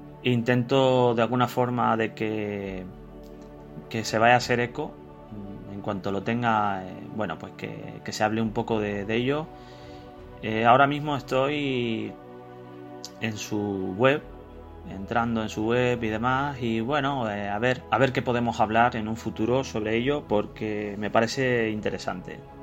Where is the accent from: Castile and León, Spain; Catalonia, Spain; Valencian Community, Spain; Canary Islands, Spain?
Canary Islands, Spain; yo soy canario